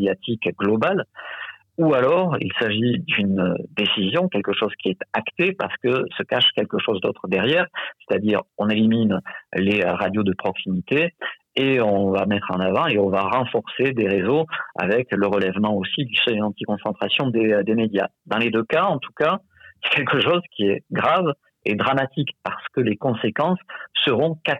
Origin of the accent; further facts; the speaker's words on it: Pyrenees, France; comme mon accent a certainement dû me trahir, moi je viens du sud-ouest des Pyrénées où il y a des ours